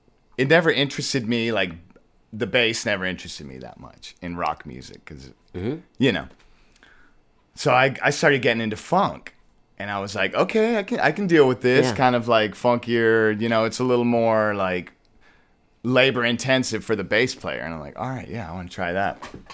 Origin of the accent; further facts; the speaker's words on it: Garland, Texas, United States; And so I was born in Garland in 1983, and I grew up a reluctant rocker.